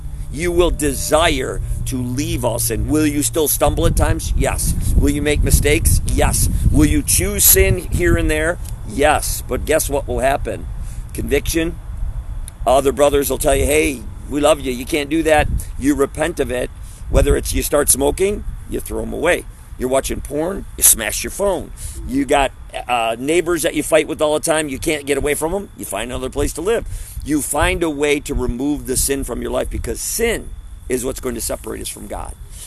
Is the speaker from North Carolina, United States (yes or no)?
no; Illinois, United States; I was from Illinois.